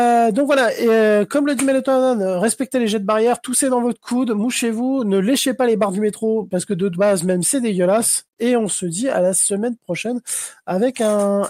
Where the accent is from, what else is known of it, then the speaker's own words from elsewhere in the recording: South, France; quand je descends dans mon sud, que je suis avec ma famille, en une semaine, quand mon accent il revient, c'est terrible. J'ai l'accent pareil